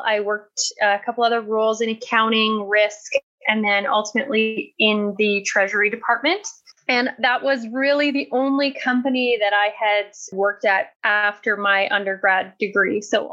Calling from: Calgary, Alberta, Canada; I am calling in from Calgary.

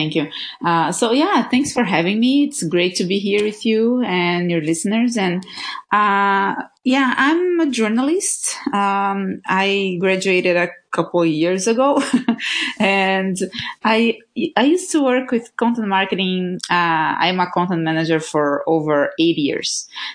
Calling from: Florianópolis, Santa Catarina, Brazil; I'm calling from Content Tools house. It's we are in Floripa, Brazil. It's a small island on South Brazil, surrounded by more than 40 beaches

